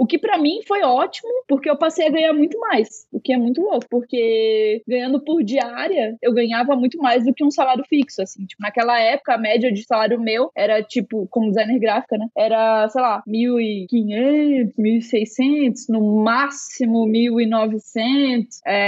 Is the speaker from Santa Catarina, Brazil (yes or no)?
yes; Joinville, Santa Catarina, Brazil; porque eu sou de Joinville, né, Santa Catarina.